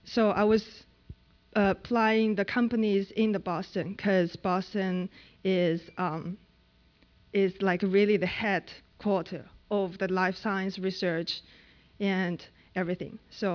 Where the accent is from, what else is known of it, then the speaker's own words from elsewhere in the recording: China; English is a second language; so in my hometown, we had two churches.